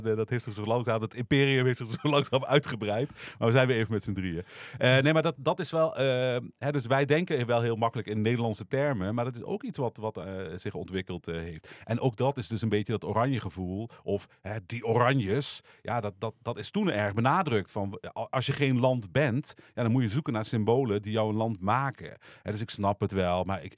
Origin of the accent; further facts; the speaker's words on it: Limburg, Netherlands; moved away; Ik woon daar al lang niet meer. Hè. Ik stel me nooit voor als Limburger